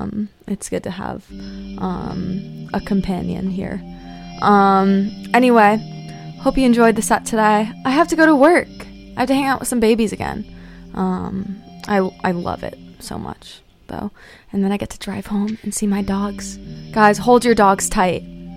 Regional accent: Ireland; I really like Irish music because I'm Irish and it makes me feel really cool.

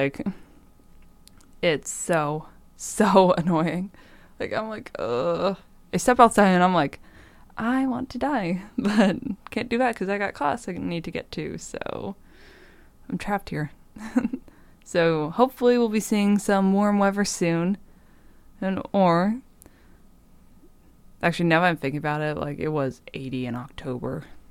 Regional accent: Rhode Island, United States; I'm from Rhode Island.

